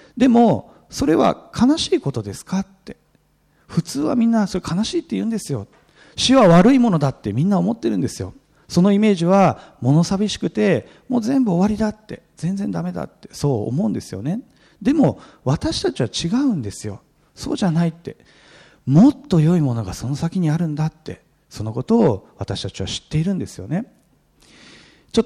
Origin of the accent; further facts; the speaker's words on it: Setagaya, Tokyo, Japan; 自分の故郷どこかというと東京世田谷下北沢なんですね。でなんでかというと、あら都会ねと思う人いるかもしれませんけれども、別にそういうことじゃなくて、私が生まれてはいないんで、育ったからですね。